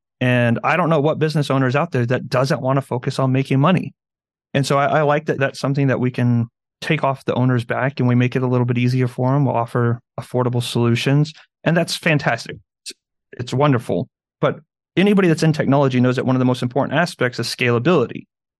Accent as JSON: {"language": "English", "town": "San Antonio", "region": "Texas", "country": "United States", "tie": "born or raised there", "said": "This is my home. I grew up right outside of San Antonio. And as soon as I turned 18, I moved out of my small town and into San Antonio."}